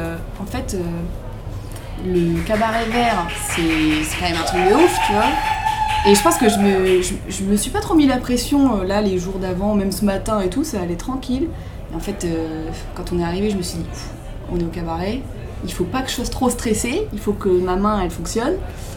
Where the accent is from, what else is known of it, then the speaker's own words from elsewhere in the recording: Sedan, Grand Est, France; On est de Sedan, tu vois.